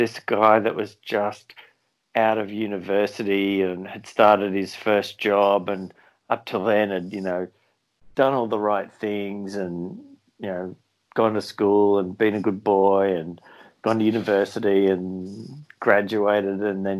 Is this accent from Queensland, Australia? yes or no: no; Sydney, New South Wales, Australia; growing up in Sydney